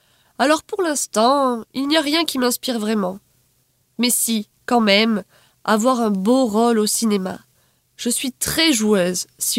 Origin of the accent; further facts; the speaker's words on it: Bulgaria; French is a second language; Nous sommes en Bulgarie. Pays de ma naissance, pays rempli d'odeurs, de couleurs contrastées, d'insouciance, de jeux dans la neige, et une maison familiale où le temps semblait s'écouler doucement.